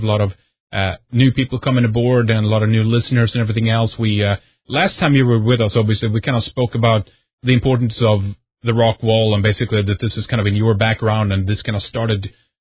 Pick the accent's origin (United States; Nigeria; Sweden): Sweden; from Sweden